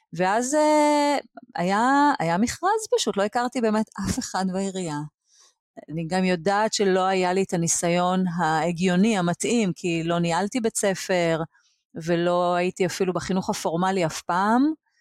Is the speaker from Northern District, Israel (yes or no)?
no; Aloney Yitzhak, Haifa District, Israel; also born or lived in Mexico City / Brussels; now in Tel Aviv, Israel; אני היגרתי לתל אביב מחיפה, נולדתי וגדלתי בכפר הנוער אלוני יצחק, שני ההורים שלי היו מורים שם, ונדדתי גם בין ארצות, היינו פעמיים בשליחות חינוכית, פעם במקסיקו סיטי ופעם בבריסל, ככה שהשורשים שלי מגוונים